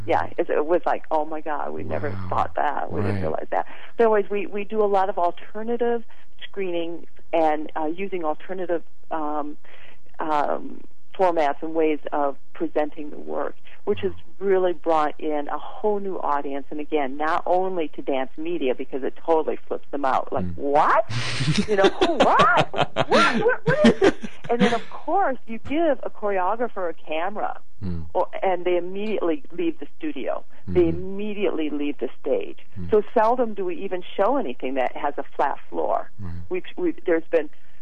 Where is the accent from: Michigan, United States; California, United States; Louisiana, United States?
Michigan, United States; I grew up in Michigan. I know this.